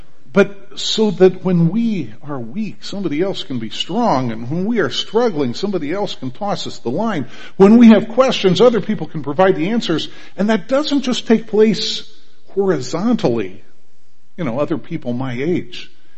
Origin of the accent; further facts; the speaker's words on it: Clarence, Missouri, United States; Literally, when I was growing up in Clarence